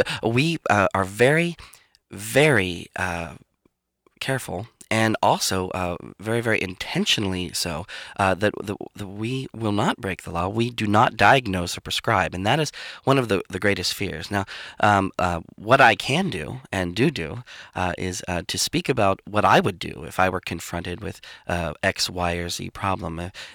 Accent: Washington, District of Columbia, United States; I come from Washington, D.C., and I've seen it in spades for so long.

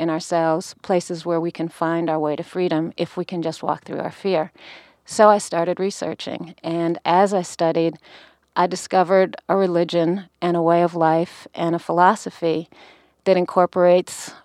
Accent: Maine, United States; also born or lived in Connecticut / New York; I grew up in Maine and in Connecticut. I went to college in New York for a while

